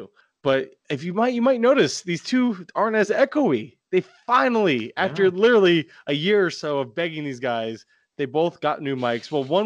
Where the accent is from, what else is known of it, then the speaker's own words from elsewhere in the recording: Florida, United States; because I've never had In-N-Out because I don't travel to the West Coast and I'm from Florida.